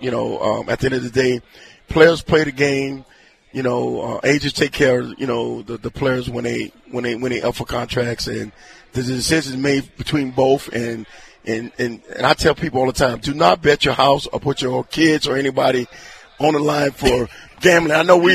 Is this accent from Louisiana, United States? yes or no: yes; New Orleans, Louisiana, United States; I'm originally from New Orleans, but I went everywhere